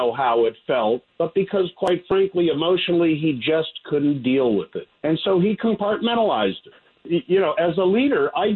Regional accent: Westwood, California, United States; You know, I grew up in Westwood.

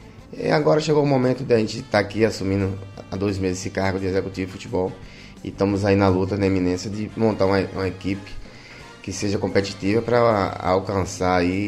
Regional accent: Riachão do Jacuípe, Bahia, Brazil; Sou de Riachão, Jacuípe, 70 quilômetros de Feira de Santana.

